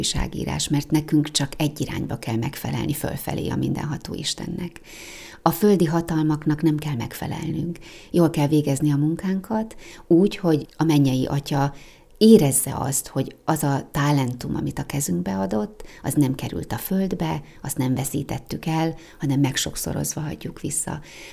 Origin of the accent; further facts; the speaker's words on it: Sátoraljaújhely, Borsod-Abaúj-Zemplén, Hungary; én ott nőttem föl, itt Újhelyben, a Cerkóban, a görögkatolikus egyházban.